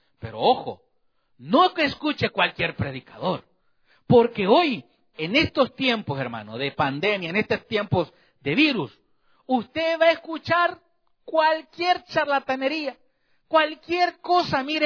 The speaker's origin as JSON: {"language": "Spanish", "country": "El Salvador", "said": "recuerdo que allá en mi país, en El Salvador"}